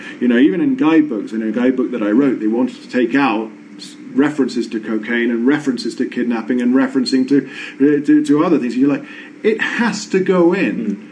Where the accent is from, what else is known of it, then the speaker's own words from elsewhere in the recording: England, United Kingdom; as an English person, I am still a hooligan.